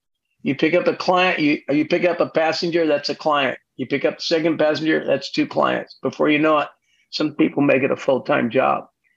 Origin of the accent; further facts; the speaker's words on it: Kansas City, United States; Growing up in Kansas City and passionate about baseball.